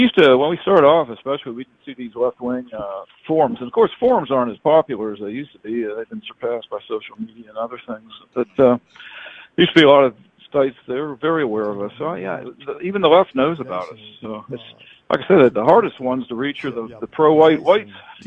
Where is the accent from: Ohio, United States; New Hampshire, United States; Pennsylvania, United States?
Pennsylvania, United States; Pittsburgh; I'm from Pittsburgh.